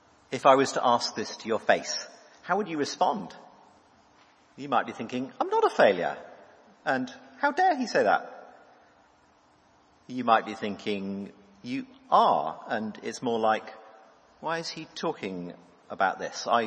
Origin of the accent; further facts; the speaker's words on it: United Kingdom; And being British, I'm not actually going to ask you that to your face.